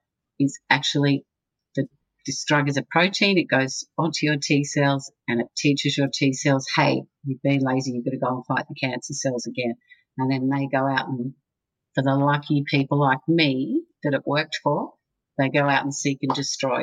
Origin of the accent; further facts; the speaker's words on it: Australia; I was this girl from Australia and ringing up to get into a clinical trial in America